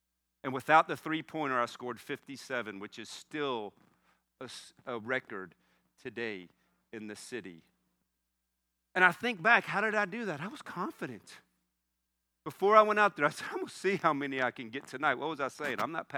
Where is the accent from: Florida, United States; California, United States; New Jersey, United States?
Florida, United States; And it's freezing in New York. I'm from Florida.